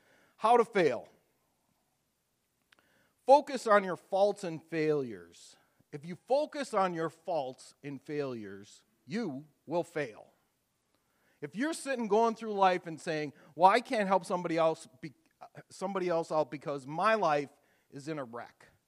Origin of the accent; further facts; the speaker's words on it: Tulsa, Oklahoma, United States; We're from Oklahoma, Tulsa, Oklahoma.